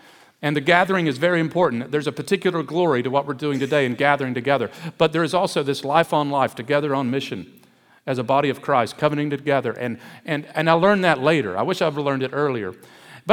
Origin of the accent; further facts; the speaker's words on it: Kentucky, United States; also born or lived in Detroit; I was born in Detroit, Michigan. That explains a lot of my thuggishness. And from there, my family moved to Kentucky, where I was raised.